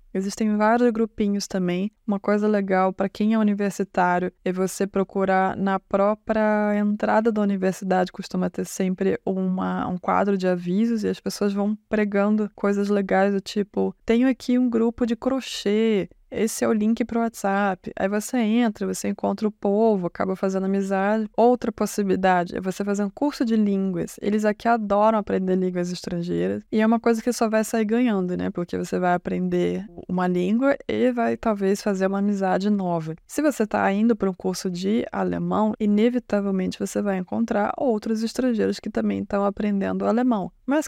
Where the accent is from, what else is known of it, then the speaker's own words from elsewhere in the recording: Brazil; A gente tem que, talvez, como brasileiro, criar menos expectativa